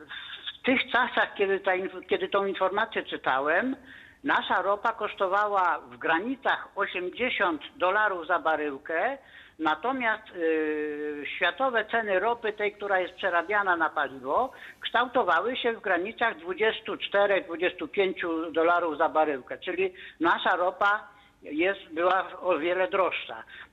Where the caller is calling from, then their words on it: Subcarpathian Voivodeship, Poland; tą ropę wydobywaną u nas na Podkarpaciu kupują